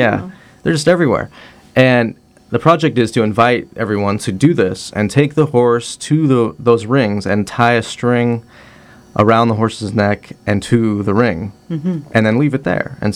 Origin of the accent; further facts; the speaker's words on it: Salem, United States; also born or lived in Chicago / Austin / Boston; Well, I grew up down in Salem.